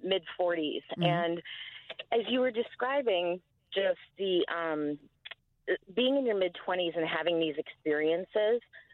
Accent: Wisconsin, United States; moved away; I grew up in Wisconsin, she grew up in Michigan.

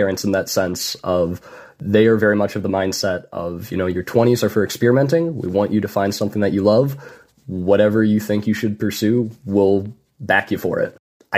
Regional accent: Avon, Ohio, United States; I'm from Avon, Ohio, and I recently graduated from Ohio State University. My plans now are I would like to move to LA.

